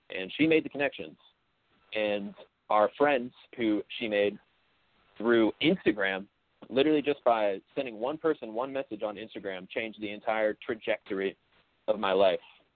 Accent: Ellicott City, Maryland, United States; moved away as an adult; now in Las Vegas, United States; and I am a saxophone player from Ellicott City, Maryland. So I was born and raised in Maryland my whole life, right outside of Baltimore.

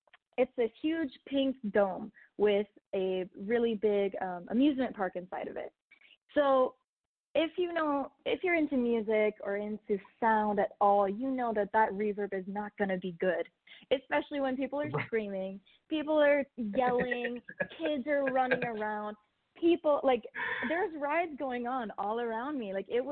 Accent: Las Vegas, Nevada, United States; Oh, well, I was born and raised in Vegas, if I didn't tell you that already.

